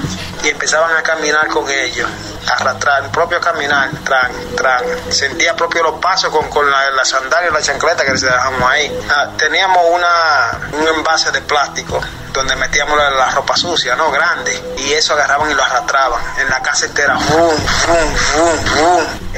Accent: Dominican Republic; now in Italy; Yo vengo de la República Dominicana.

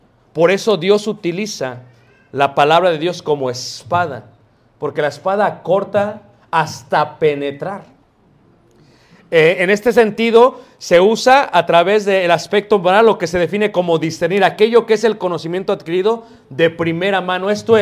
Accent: Chicago, Illinois, United States; Y yo vengo de Chicago y sé manejar nieve.

